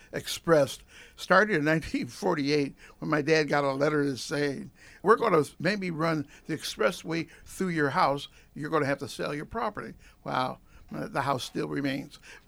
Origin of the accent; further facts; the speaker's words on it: Rochester, New York, United States; And he came over and, oh, where are you from? Oh, Rochester, New York.